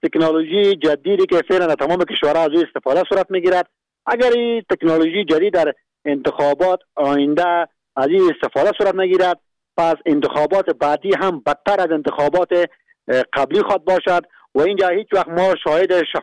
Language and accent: Persian; Afghanistan; ما هم افغان هستیم و هم مسلمان هستیم.